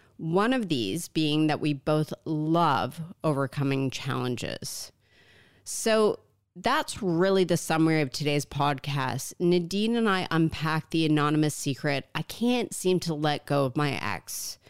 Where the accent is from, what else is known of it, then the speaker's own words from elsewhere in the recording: Canada; He's Croatian, I'm Canadian.